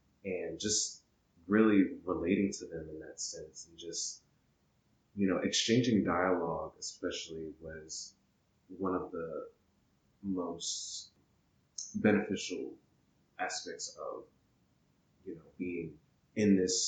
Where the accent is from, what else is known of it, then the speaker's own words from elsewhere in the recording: Virginia, United States; moved away as an adult; I'm originally from Virginia, and I was brought here through the military.